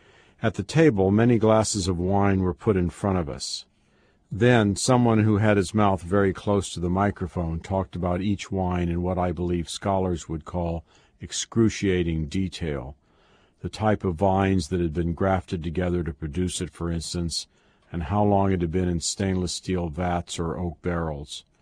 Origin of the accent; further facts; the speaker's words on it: Kansas City, Missouri, United States; now in New York, United States; When I was growing up in Kansas City, I didn't know about people drinking wine at meals that were not being eaten in celebration of a major anniversary.